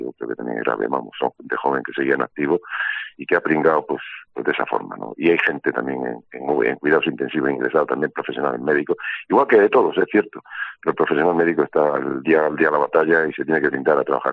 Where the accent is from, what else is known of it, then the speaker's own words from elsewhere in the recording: Granada, Andalusia, Spain; Yo siempre lo he dicho que yo soy un enamorado de mi tierra. Yo digo que estoy muy bien casado con mi mujer, a la que quiero desde siempre, llevo ya 41 años, pero tengo un amante que es Granada